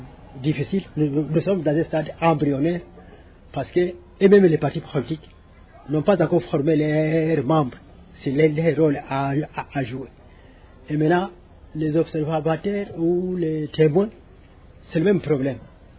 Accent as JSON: {"language": "French", "country": "DR Congo", "said": "chez nous au Congo, c'est la troisième élection."}